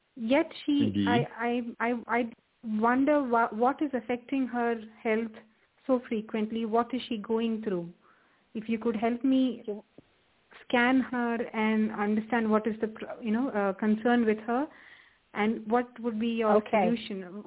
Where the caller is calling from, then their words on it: Munich, Bavaria, Germany; I'm calling in from Munich, Germany.